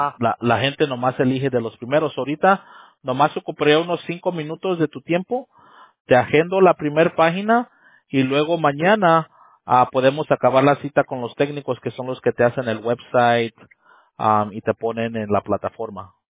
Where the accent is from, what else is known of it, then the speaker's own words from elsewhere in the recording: Mexico; yo soy de México